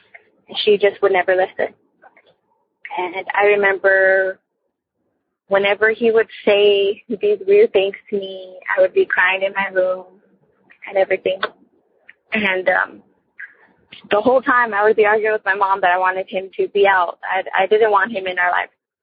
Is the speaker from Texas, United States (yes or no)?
yes; San Antonio, Texas, United States; I'm from San Antonio, Texas